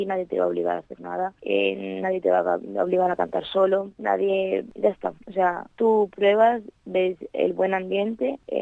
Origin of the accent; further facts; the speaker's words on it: Jaén, Andalusia, Spain; now in Elche, Spain; porque yo en Elche no tengo prácticamente nada, yo soy de Jaén.